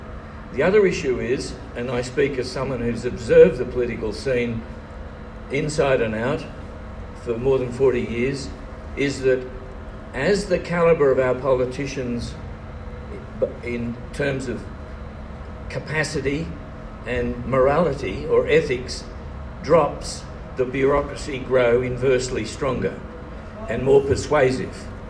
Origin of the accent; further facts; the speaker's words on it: Australia; when we're inculcating the sense of being Australian in our children